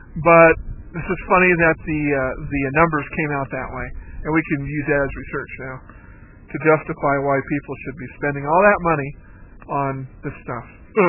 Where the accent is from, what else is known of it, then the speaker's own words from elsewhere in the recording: United States; born there; I was born in the United States, I don't hate it so much that I want to leave.